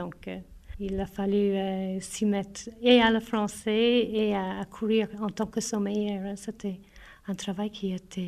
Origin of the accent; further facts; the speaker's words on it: Ireland; now in La Chaux-de-Fonds, Switzerland; je viens d'Irlande et ça fait 29 ans la première fois que je suis venue en Suisse. J'ai deux enfants, j'habite à La Chaux-de-Fonds maintenant, mais j'ai habité au Brenet, au Locle, au Prévost.